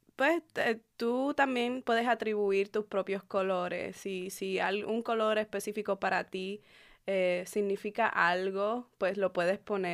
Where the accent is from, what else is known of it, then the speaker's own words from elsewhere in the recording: Puerto Rico; also born or lived in Dominican Republic; and I'm from Dominican Republic. Yo soy de la República Dominicana. Me crié en Puerto Rico. I was raised in Puerto Rico